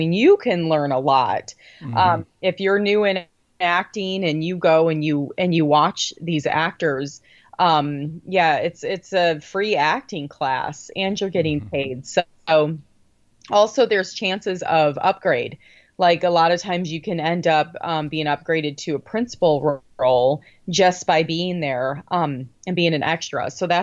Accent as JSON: {"language": "English", "region": "Illinois", "country": "United States", "tie": "born or raised there", "said": "I grew up in Illinois in a small town"}